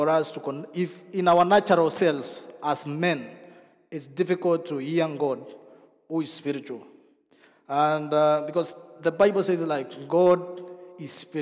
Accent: Kenya; moved away as an adult; now in Netherlands; I'm originally from Kenya, but residing in the Netherlands since 2018.

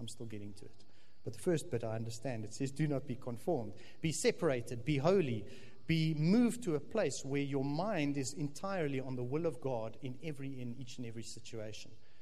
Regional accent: Stellenbosch, Western Cape, South Africa; especially I grew up in Stellenbosch, and just as Shofar became a church after about 5 years, we joined the church in 1996.

